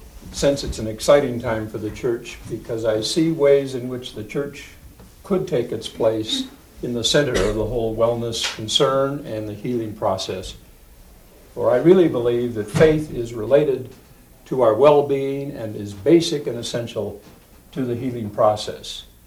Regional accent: Portland, Oregon, United States; I'm from Portland, Oregon, where I work as a counselor in private practice

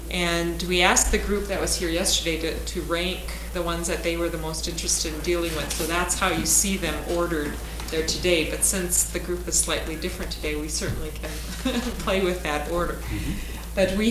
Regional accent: Camrose, Alberta, Canada; And we're from Camrose, Alberta.

